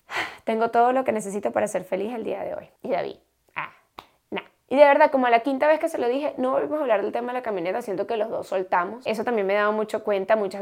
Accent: Venezuela; now in United States; yo soy de Venezuela. Y en Venezuela era como que, wow, una 4Runner, entonces yo quería una 4Runner. Y cuando llegué a Estados Unidos nos dimos cuenta que además había un montón de opciones de camioneta.

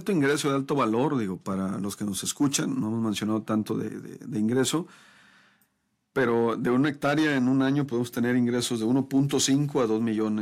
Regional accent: La Vega, Jalisco, Mexico; Saludos a mi pueblo, La Vega, Jalisco.

